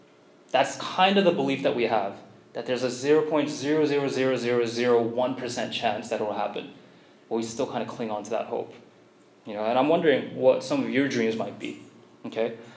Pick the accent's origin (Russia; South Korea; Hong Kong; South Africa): South Korea; And then way below that was me as like one of the lone Asians, you know, and they're like, where are you from? You know, what is that place? Korea, where is that? Is that in China?